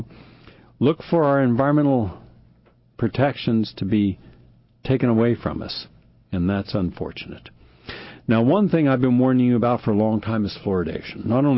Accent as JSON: {"language": "English", "region": "West Virginia", "country": "United States", "tie": "born or raised there", "said": "That's an area I grew up in West Virginia, in a region that has already been sacrificed for our love of cheap coal."}